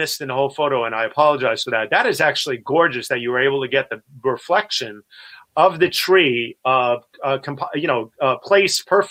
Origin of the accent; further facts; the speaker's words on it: New York City, New York, United States; being a New Yorker that I am and having grown up in New York in its heyday and everything else